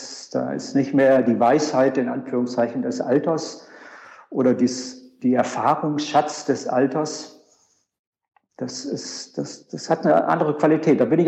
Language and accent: German; Hesse, Germany; now in Berlin, Germany; wo ich herkomme, das ist jetzt aktuell Berlin, aber die meiste Zeit meines Lebens habe ich in der Nähe von Kassel verbracht.